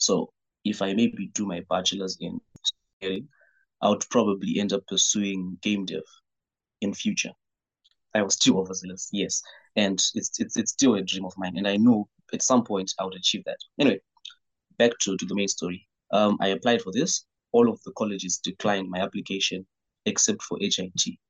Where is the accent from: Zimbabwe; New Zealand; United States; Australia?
Zimbabwe; Harare; I've always been a tech enthusiast ever since I was a kid, growing up in Hatfield, Harare, right?